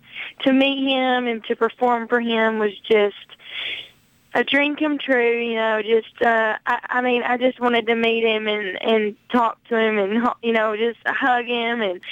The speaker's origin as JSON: {"language": "English", "region": "Smoky Mountains", "country": "United States", "said": "I'm from the Smoky Mountains, and that's kind of where I intend to kind of keep my sound."}